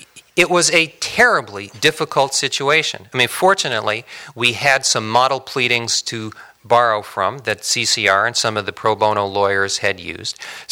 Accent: Portland, Oregon, United States; from Portland, Oregon, you know, federal defender.

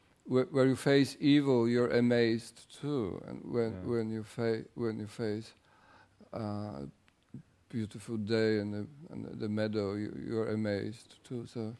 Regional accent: Paris, Île-de-France, France; now in United States; I came from Paris, which is very difficult for friendships.

